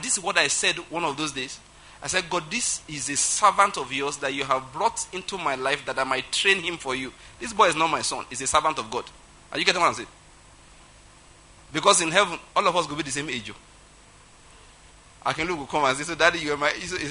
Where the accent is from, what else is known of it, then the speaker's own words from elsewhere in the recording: Ondo, Nigeria; I'm from Ondo State, naturally speaking.